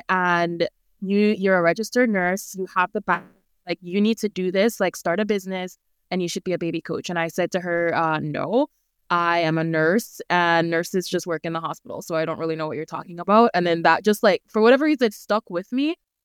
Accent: Jamaica; now in United States; So I grew up in Jamaica, moved to the U.S. about 11 years ago now, and kind of dived right into nursing.

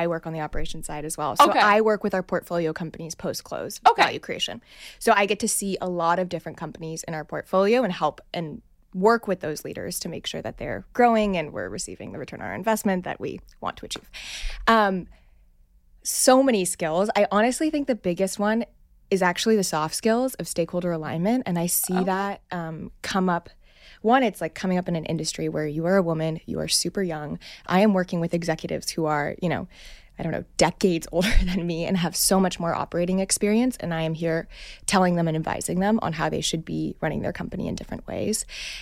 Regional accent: Sonoma, California, United States; And so I grew up in California, in Sonoma, in the wine country.

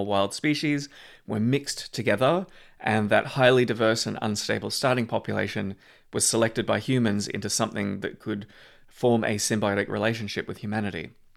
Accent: Australia; I'm an Australian who is fine with, you know, the world's second most dangerous venomous snake.

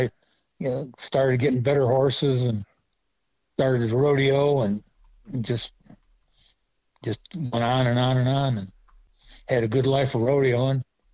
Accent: Lake Forest, Illinois, United States; moved away as an adult; now in Texas; Well, I was born in Lake Forest, Illinois, and raised there till I got married in 1969 to Marilee. And we stayed in Illinois and moved to Richmond, Illinois, and were there for 43 years.

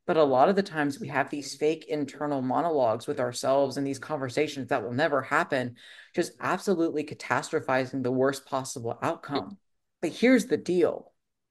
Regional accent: Ohio, United States; I'm from Ohio. Pop is $2.50 at like most restaurants.

